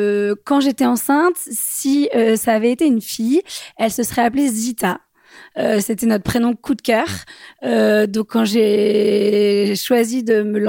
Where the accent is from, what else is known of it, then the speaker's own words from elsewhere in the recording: Bordeaux, Nouvelle-Aquitaine, France; now in Paris, France; j'ai 30 ans, je viens de Bordeaux, j'habite à Paris.